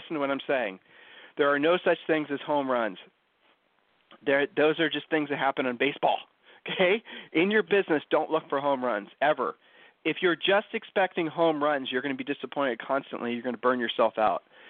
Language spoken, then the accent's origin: English; Ohio, United States; because we're from Ohio and that's basically ingrained in us that we're supposed to always be humble.